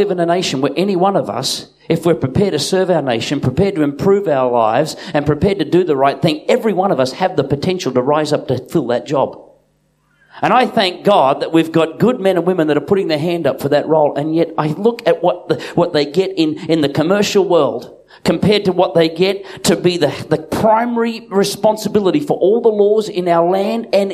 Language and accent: English; Australia; I love being an Aussie